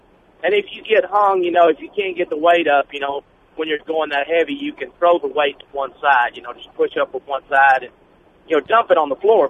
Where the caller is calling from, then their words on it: Arkansas, United States; I'm calling you from Interstate 30 in Arkansas.